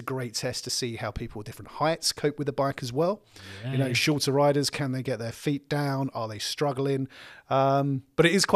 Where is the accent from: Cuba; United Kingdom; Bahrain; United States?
United Kingdom; East of England; accent: Essex; Trails is my Essex accent coming out there.